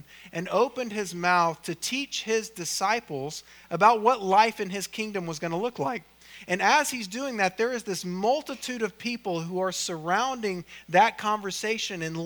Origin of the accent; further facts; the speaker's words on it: Oklahoma, United States; I'd gone to the state fair a couple times when I grew up in Oklahoma, but other than that, I'd never been around a sheep.